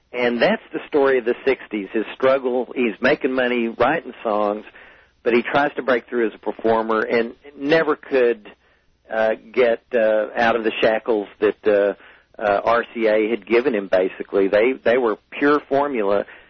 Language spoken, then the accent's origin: English; Fort Worth, Texas, United States; Now, I used to see him on TV growing up in Fort Worth.